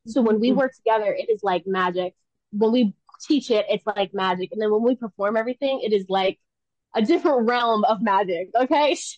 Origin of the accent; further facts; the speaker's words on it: Staten Island, New York, United States; And coming from, I'm from Staten Island, which is, you know, very one-dimensional from my experience.